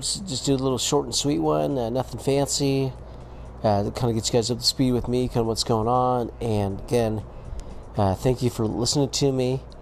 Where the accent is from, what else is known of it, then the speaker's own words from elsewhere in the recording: Utah, United States; also born or lived in Oregon; Just kidding, I'm from Utah and from Oregon, guys.